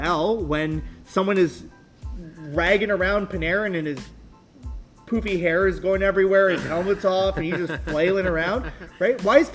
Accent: Vancouver, British Columbia, Canada; I'm from Vancouver.

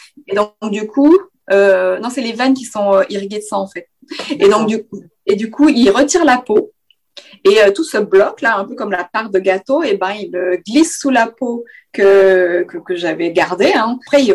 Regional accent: Canada; now in France; je ne peux pas voter en tant que Canadienne. Et autant je me sens hyper en accord avec que je sois Canadienne et que j'habite en France.

